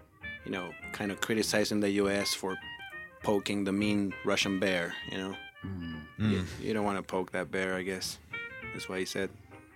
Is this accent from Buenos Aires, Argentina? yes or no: yes; Buenos Aires, Argentina; I'm from Buenos Aires, Argentina